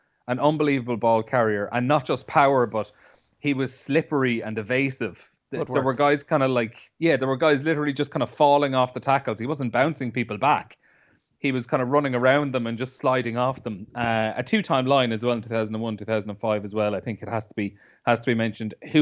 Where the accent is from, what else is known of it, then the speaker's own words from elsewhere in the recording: Limerick, Munster, Ireland; There are a lot of people at home in Limerick that I do have to keep happy. I'm going to have to go down to Limerick at some point.